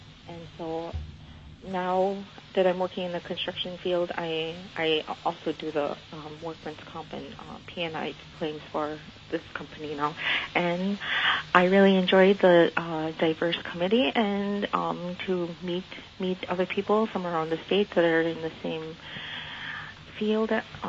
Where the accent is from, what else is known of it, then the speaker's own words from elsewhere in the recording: Monarch, Alaska, United States; I'm from Monarch, Alaska.